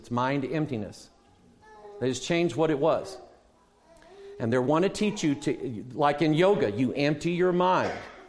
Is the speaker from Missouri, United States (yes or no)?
yes; Missouri, United States; I'm from Missouri.